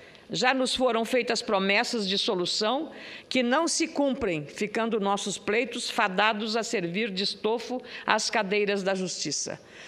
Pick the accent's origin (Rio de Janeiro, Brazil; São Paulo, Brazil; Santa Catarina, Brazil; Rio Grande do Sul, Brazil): Rio Grande do Sul, Brazil; eu, particularmente, como gaúcha